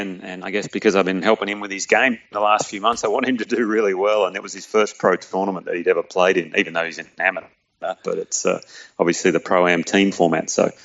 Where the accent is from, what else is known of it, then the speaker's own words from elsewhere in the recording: Perth, Western Australia, Australia; I grew up in Perth where, you know, we used to get the Fremantle Dock to the sea breeze in the afternoon, and we had some pretty strong winds there.